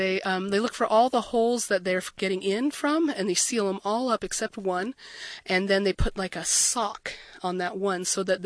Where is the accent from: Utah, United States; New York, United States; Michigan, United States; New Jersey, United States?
Utah, United States; I do remember I grew up in the Salt Lake area mostly, and we used to go to my grandparents' house on Christmas Eve.